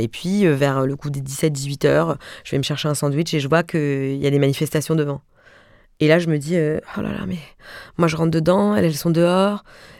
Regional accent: Mulhouse, Grand Est, France; Moi je viens de Mulhouse et franchement il y a 10 ans je parlais comme ça

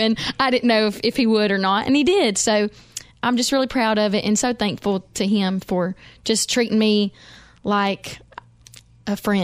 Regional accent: Pigeon Forge, Tennessee, United States; now in Nashville, United States; I grew up in Pigeon Forge. I ended up just really, I knew that I wanted to be in Nashville someday. So I did Pigeon Forge, moved to Nashville when I was 20 years old.

